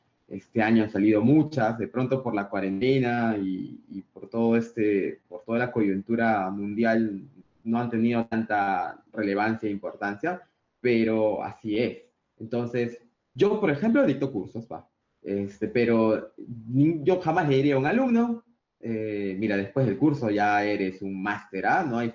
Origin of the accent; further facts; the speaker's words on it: Peru; yo soy peruano, y recuerdo que en el Perú, solo para contar una anécdota, estoy hablando de más o menos de los 90, cuando yo tenía unos 8 años, 9 años, 10 años más o menos